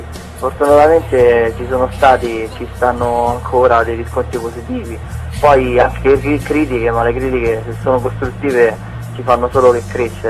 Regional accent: Latina, Lazio, Italy; per noi siamo di Latina

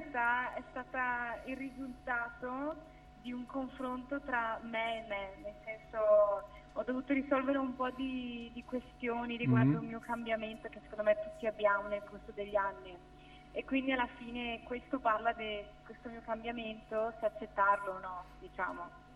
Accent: Padua, Veneto, Italy; Allora, io sono una cantautrice, vengo da Padova, ho 18 anni

